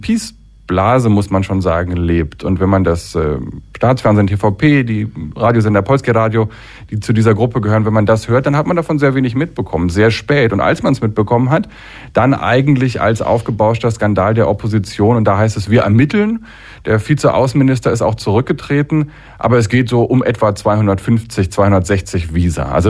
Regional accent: Berlin, Germany; Ich bin in Berlin groß geworden

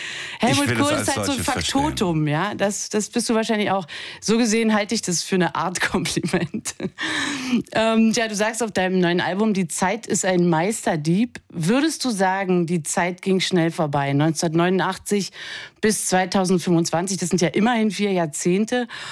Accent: East Berlin, Berlin, Germany; Da, wo ich aufgewachsen bin, ist Sachen über deine Mutter in Ostberlin.

